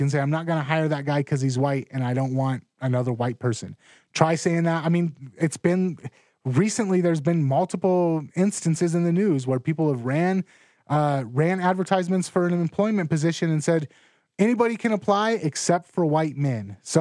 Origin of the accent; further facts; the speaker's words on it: Los Angeles, California, United States; we grew up in Los Angeles. We grew up in a lot of big cities. My whole family's Mexican.